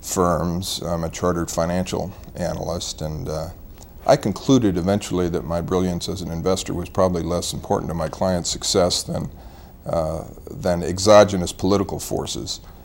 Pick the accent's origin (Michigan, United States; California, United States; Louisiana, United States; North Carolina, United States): California, United States; Born and raised in California. I'm one of those few people who likes Southern California and Northern California.